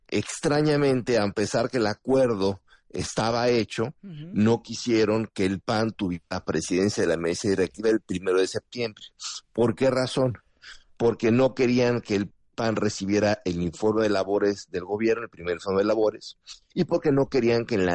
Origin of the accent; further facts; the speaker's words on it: Mexico; O sea, somos muchos mexicanos, no todos votan o votamos por Morena.